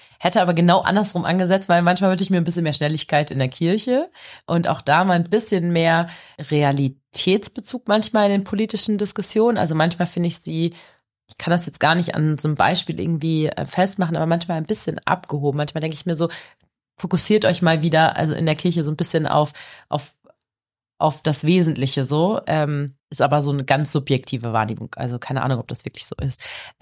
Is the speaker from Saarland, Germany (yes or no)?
no; Huntlosen, Lower Saxony, Germany; Und ich komme aus der Gemeinde Großen Kneten, aus Hundlosen, also gar nicht weit weg vom Blockhaus Ahlhorn.